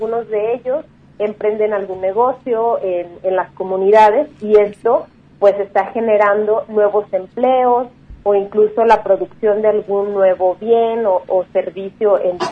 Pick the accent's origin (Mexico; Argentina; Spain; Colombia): Mexico; Jutla, Jalisco; orgullosamente puedo mencionar mi pueblo de Jutla, el número 19